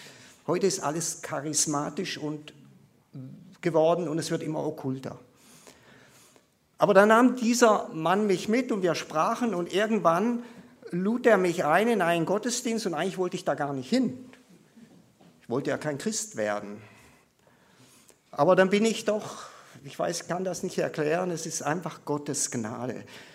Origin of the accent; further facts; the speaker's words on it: Baden-Württemberg, Germany; Ich komme aus Baden-Württemberg.